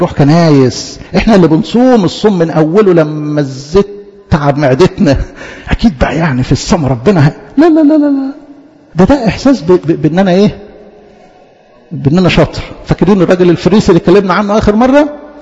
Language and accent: Arabic; Egypt; احنا كمصريين غلابة